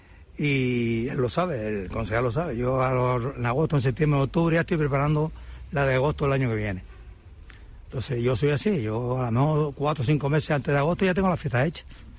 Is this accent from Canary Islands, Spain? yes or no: yes; Telde, Canary Islands, Spain; yo soy de Telde, pero estoy afincado en Barsequillo, en San Roque.